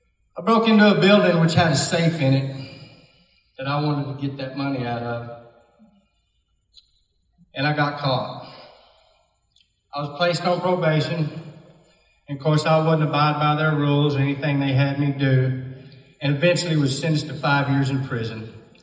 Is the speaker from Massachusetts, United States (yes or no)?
no; Clyde, Texas, United States; So I grew up in Clyde, Texas, where I went to high school.